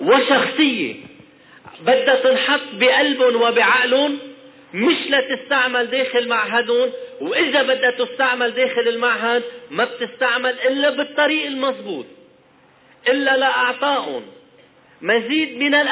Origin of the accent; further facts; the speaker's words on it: Lebanon; هالمؤسسة يلي نحن كلبنانيين وقت يلي منفقدها منكون فقدنا آخر شيء تبقى لنا بعد 6 سنوات حرب.